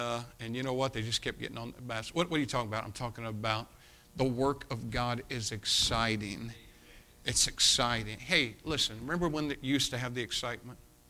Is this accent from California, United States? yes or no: no; Jacksonville, Indiana, United States; I'm from Jacksonville, Indiana, 2,000 people, okay?